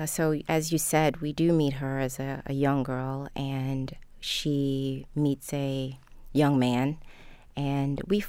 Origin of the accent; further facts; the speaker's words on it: Baltimore, Maryland, United States; So that explains why I do not have a very good Trini accent. We are from Baltimore, and I grew up in Northwood community.